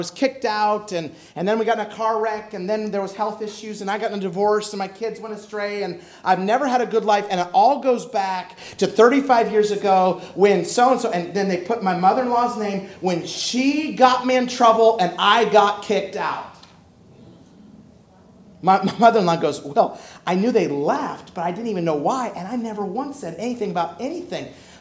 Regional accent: Twin Falls, Idaho, United States; So I'm growing up in Twin Falls, Idaho.

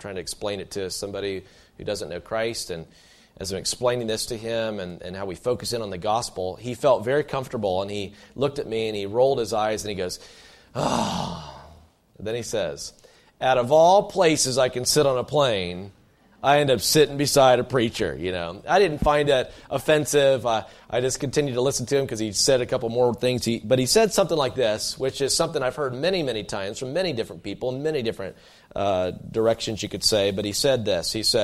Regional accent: Simpsonville, South Carolina, United States; And I'm from Simpsonville, which is a suburb of Greenville, and same with Malden. And so we're real close to each other.

